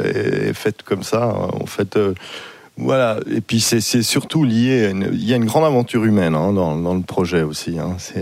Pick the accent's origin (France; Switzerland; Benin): Switzerland; born there; Je suis italien d'origine, mais voilà. je suis né en Suisse.